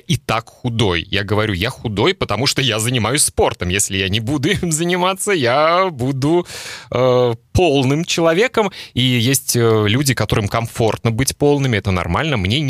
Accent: Russia; born there; И во мне тоже есть много русского и российского, потому что я родился в России.

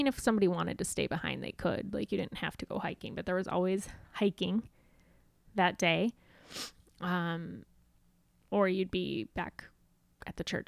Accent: Nebraska, United States; so growing up in Nebraska, we always had Thanksgiving with my dad's side.

